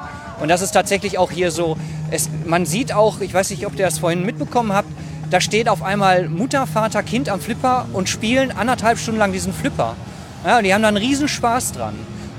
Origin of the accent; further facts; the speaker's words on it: Recklinghausen, North Rhine-Westphalia, Germany; Ich weiß das noch aus meiner Jugend tatsächlich. Also ich komme aus Recklinghausen